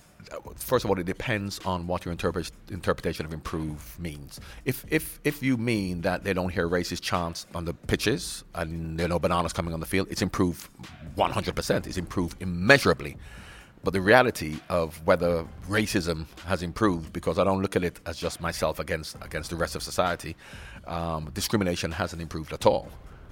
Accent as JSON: {"language": "English", "country": "Jamaica", "said": "we're both from Jamaica"}